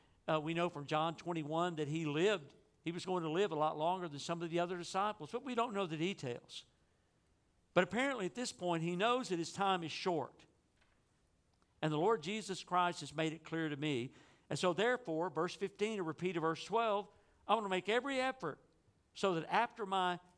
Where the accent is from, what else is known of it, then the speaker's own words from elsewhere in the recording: Texas, United States; So when I was growing up in Northeast Texas, we didn't have cable TV out in the country.